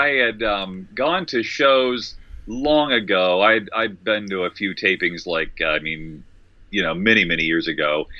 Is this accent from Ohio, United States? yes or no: no; West Virginia, United States; now in Los Angeles, United States; I came out to L.A. because I wanted to be in radio and TV. I moved out here from West Virginia, and that was kind of it, you know.